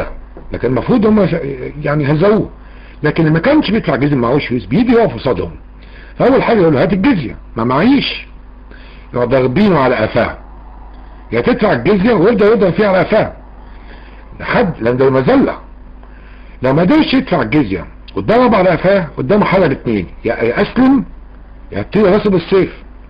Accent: Egypt; هذا الشيء لما اتوا الى بلادنا مصر

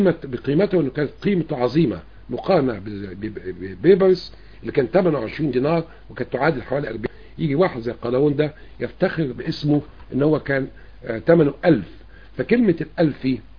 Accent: Egypt; هؤلاء الناس الموجودين في بلدنا مصر

